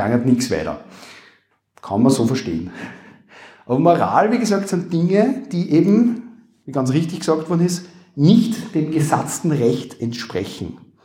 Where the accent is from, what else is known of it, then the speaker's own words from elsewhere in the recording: Upper Austria, Austria; accent: Upper Austrian; man hört das an meinem Akzent, glaube ich, ganz gut, wie gesagt, Oberösterreich